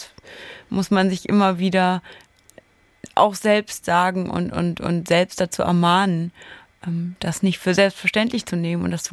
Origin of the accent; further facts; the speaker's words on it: Mainz, Rhineland-Palatinate, Germany; Also wenn Leute sagen, ich bin Mainzerin, dann denke ich, ja, bin Mainzerin.